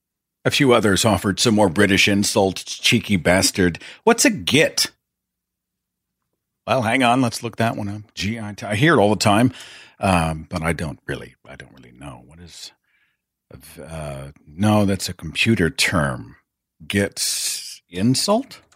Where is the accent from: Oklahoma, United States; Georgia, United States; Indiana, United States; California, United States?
Oklahoma, United States; And I can say that because I'm from Oklahoma and I am one.